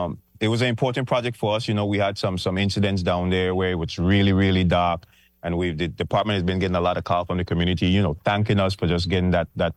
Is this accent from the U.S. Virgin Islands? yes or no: yes; St. Thomas, U.S. Virgin Islands; although I was from St. Thomas and he was from St. Croix